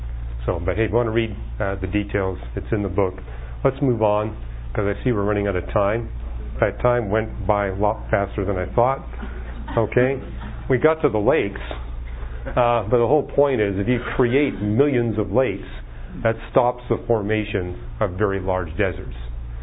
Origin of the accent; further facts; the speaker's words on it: British Columbia, Canada; I was raised in British Columbia.